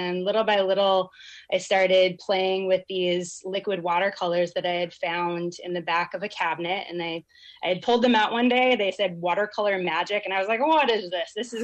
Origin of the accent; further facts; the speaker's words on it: Juneau, Alaska, United States; And I grew up here in Juneau, left for a long time, didn't ever expect to be here as an adult, but here I am.